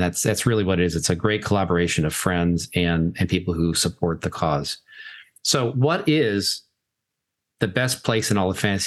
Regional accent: New York, United States; accent: New York; So my New York accent is not very interesting.

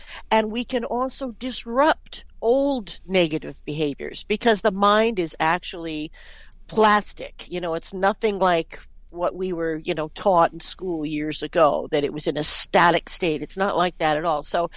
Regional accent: New York City, New York, United States; I'm from New York City, so I love Philadelphia.

